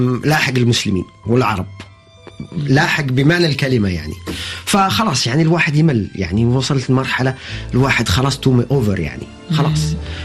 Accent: France; أنا مولود في فرنسا ونشأت وكبرت ودرست في فرنسا، يعني أنا يعني إنتاج يعني فرنسي

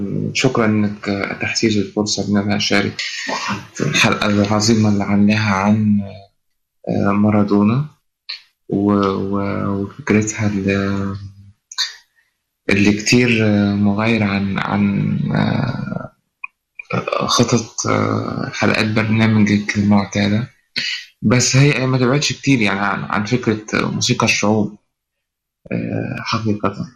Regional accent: Cairo, Cairo Governorate, Egypt; من مصر، من القاهرة.

